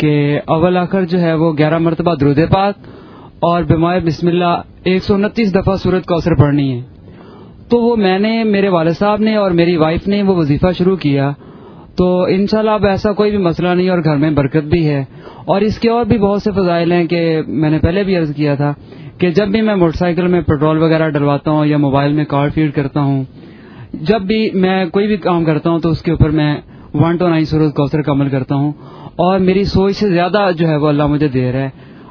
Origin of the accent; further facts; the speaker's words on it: Jahanian, Punjab, Pakistan; میں جہانیہ سے آیا ہوں.